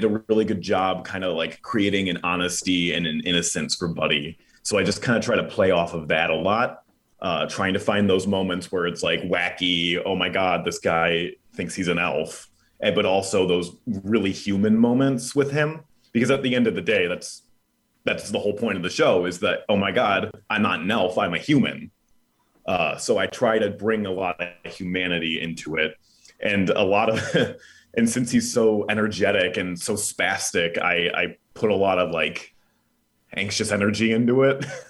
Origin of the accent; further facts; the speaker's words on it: Winthrop Harbor, Illinois, United States; I grew up in Winthrop Harbor, Illinois, but I was going to school at UW Parkside up in Kenosha